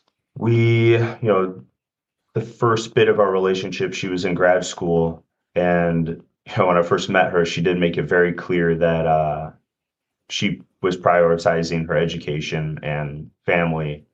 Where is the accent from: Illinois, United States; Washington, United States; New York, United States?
Illinois, United States; Chicago; Hi, I'm from Chicago. Where Brenn's from.